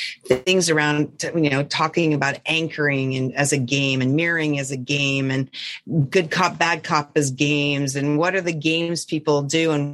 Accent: Montana, United States; And I was like, oh, I'm from Montana.

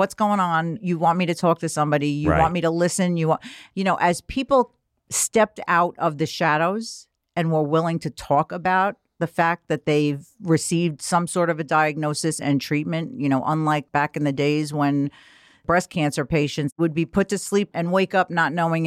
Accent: Queens, New York, United States; But I grew up in Queens.

